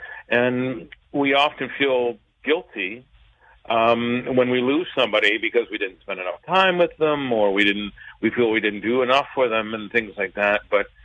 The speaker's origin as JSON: {"language": "English", "town": "Regina", "region": "Saskatchewan", "country": "Canada", "tie": "born there", "said": "I love Regina because I was born in Regina. When I got to Regina, I went to Regina and moved to Saskatoon. Then I was mad. I wasn't in Regina anymore."}